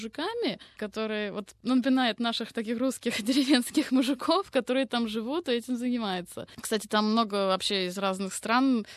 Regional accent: Saint Petersburg, Russia; В моем родном городе, да, очень было приятно. А есть такой фестиваль в Петербурге документального кино «Послание человеку».

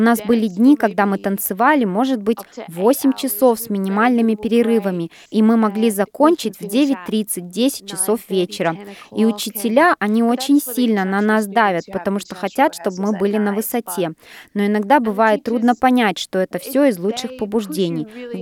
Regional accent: Australia; Температура понижалась до -35, а я приехала из Австралии.

